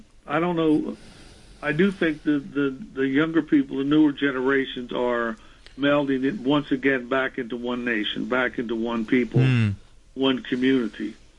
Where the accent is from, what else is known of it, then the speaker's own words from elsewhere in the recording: New York, United States; as New Yorker speaking